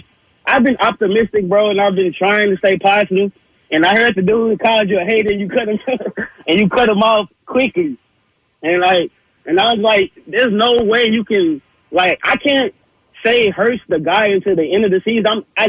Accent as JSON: {"language": "English", "town": "Houston", "region": "Texas", "country": "United States", "said": "Because I'm from Houston."}